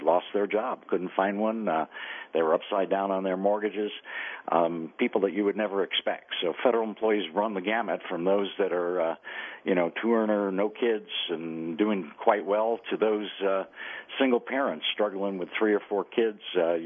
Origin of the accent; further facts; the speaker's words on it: New York, United States; Yeah, I grew up in New York, and it was absolutely amazing.